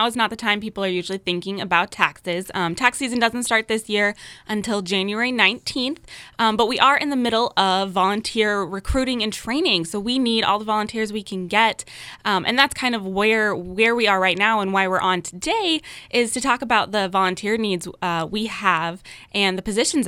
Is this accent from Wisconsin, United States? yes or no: yes; Madison, Wisconsin, United States; I came from Madison, Wisconsin. So I worked there. I'm a Midwest girl by heart, but moved here in June with my Marine husband.